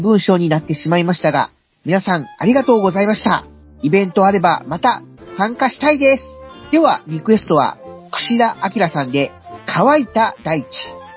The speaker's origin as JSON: {"language": "Japanese", "region": "Aichi", "country": "Japan", "said": "いやいやいや、言っても僕は愛知県ですから。"}